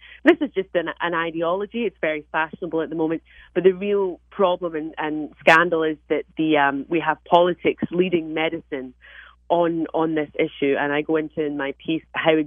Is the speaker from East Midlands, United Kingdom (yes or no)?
no; Scotland, United Kingdom; You know, I don't come from this country. I come from Scotland and the United Kingdom.